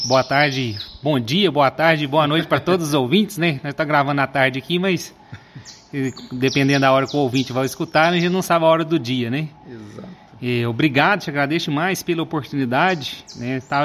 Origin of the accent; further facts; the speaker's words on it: Pains, Minas Gerais, Brazil; sou mineirinho, né? Lá de Paíns, essa é a capital do calcário.